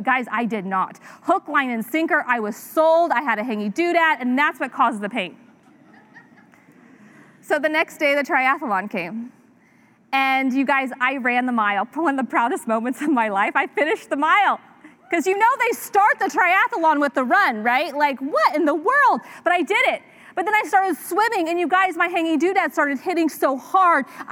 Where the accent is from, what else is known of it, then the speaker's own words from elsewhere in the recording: Indiana, United States; I was raised in Indiana, and we had to complete a triathlon to pass freshman gym.